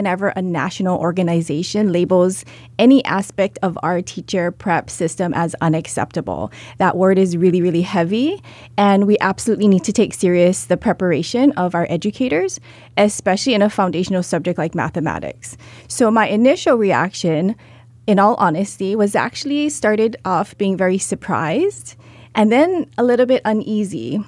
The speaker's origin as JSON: {"language": "English", "region": "Hawaii", "country": "United States", "tie": "born or raised there", "said": "because growing up in Hawaii, we don't learn the same. We're outdoors often."}